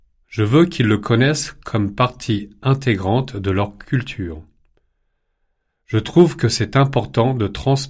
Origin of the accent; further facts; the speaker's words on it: Montreal, Quebec, Canada; born there; Je suis né à Montréal. Le français y est donc important parce que nous sommes au Québec.